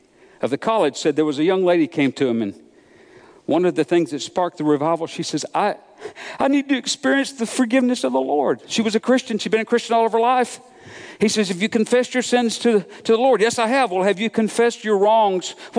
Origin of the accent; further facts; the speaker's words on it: Georgia, United States; Sonny and I grew up in Georgia, and we had something called the Jesus Movement.